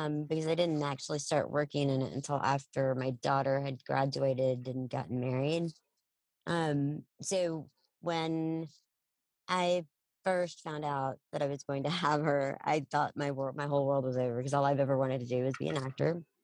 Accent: Odessa, Texas, United States; now in Dallas, United States; I'm from West Texas. Yeah. I was born and raised in Odessa. Came up to Dallas over half my life ago.

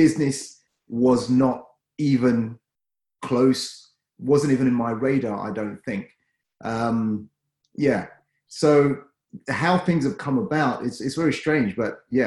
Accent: London, United Kingdom; I was raised in South London. I went to a school in South London.

